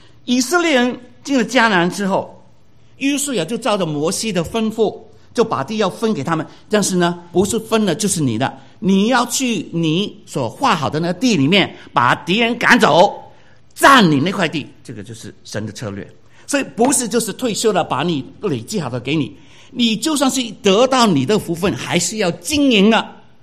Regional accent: Guangdong, China; accent: Cantonese; 所以我们广东话有句广东人讲话有意思

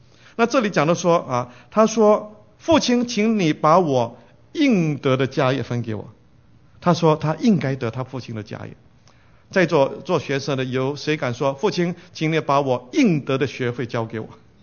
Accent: China; 我们中国人所要求的是什么？腰缠万贯，对不对？

